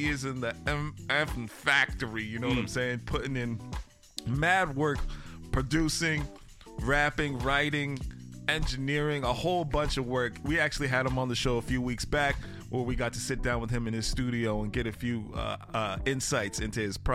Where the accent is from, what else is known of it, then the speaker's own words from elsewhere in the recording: Toronto, Ontario, Canada; I'm from Toronto. We talked about this. The jig is up, you guys know. However, I did my education in French over here, so I get jiggy with the French as well.